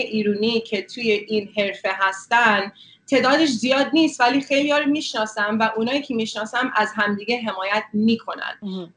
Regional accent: United States; میتونم نظرم از این که تو آمریکا بزرگ شدم

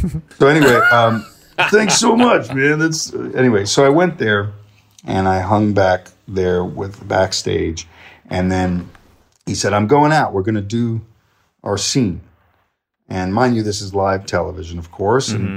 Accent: New York, United States; I grew up in Queens, but I'm a Yankees fan

